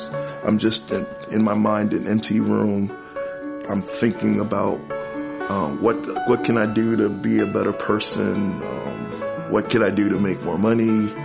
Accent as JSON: {"language": "English", "region": "New Jersey", "country": "United States", "said": "I'm a transplant from New Jersey"}